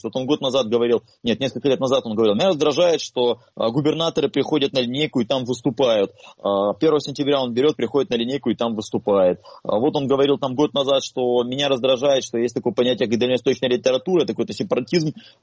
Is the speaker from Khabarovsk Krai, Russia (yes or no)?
yes; Khabarovsk, Khabarovsk Krai, Russia; как любой хабаровчанин и патриот своего города